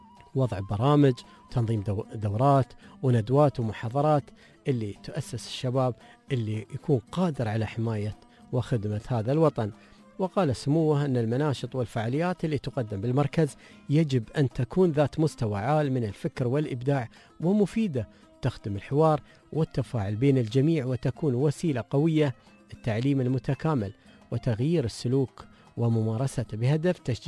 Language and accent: Arabic; United Arab Emirates; موجودة عندنا في الإمارات